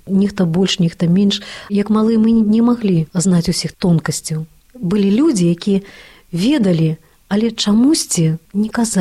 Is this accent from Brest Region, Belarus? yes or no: yes; Brest, Brest Region, Belarus; born there